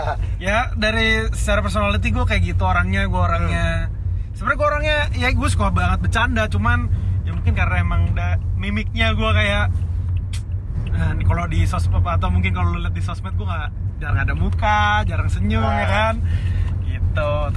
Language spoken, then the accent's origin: Indonesian; Jakarta, Indonesia; Halo, perkenalkan … Saya jauh datang dari Jakarta.